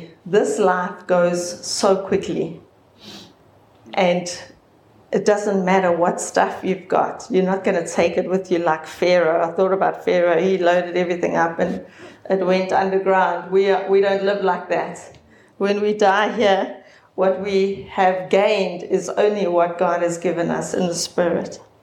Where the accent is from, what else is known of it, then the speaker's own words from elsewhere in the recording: Durban, KwaZulu-Natal, South Africa; I grew up in Durban. In a family that went to church faithfully and regularly, but I didn't know the Lord personally. And I grew up on the Bluff.